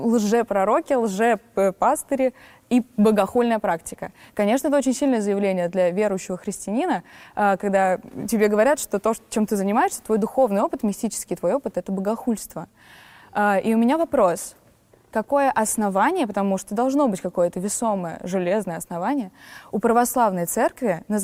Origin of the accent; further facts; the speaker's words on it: Nizhny Novgorod, Nizhny Novgorod Oblast, Russia; я вот из Нижнего Новгорода, я лично живой человек, живой представитель той самой конфессии, о которой я говорю